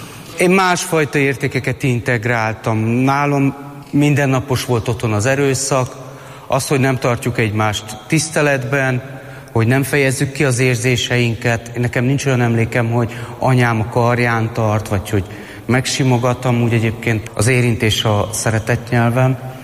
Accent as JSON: {"language": "Hungarian", "region": "Budapest", "country": "Hungary", "tie": "born or raised there", "said": "Én Kőbányán nőttem fel, a Pongrácz telepen. Egy 5 gyermekes cigány családnak a legidősebb tagja vagyok."}